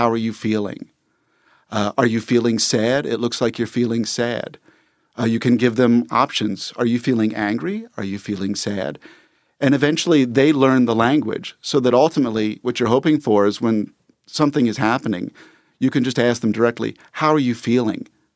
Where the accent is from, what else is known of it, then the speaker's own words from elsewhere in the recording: Cincinnati, Ohio, United States; now in New York, United States; I am. Born and raised on the East Side, Mount Washington, Walnut Hills High grad. It's good to be back.